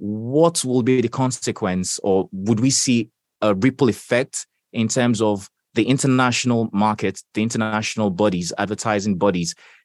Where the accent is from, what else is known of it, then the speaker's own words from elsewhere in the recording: Nigeria; I know, as a Nigerian, having lived in Nigeria, all of my life